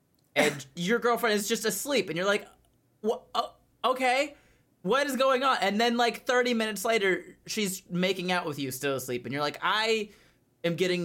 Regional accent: Canada; As a fan of you all, and as a Canadian, I was wondering if any of you would ever come up to the True North and do some shows in Canada.

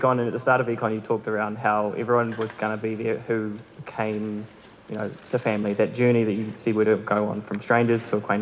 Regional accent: New Zealand; What's up, G? … from New Zealand.

